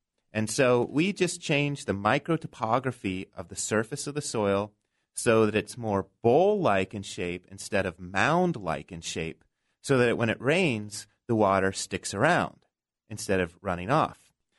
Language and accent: English; Tucson, Arizona, United States; Well, I grew up in Tucson.